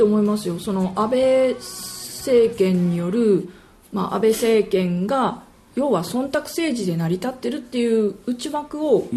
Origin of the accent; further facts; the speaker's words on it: Niigata, Japan; 新潟県出身なんですけど